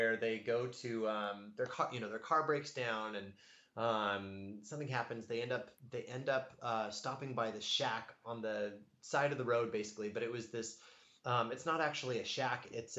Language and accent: English; Los Angeles, California, United States; because I grew up on the West Coast and I love Los Angeles and I grew up in that area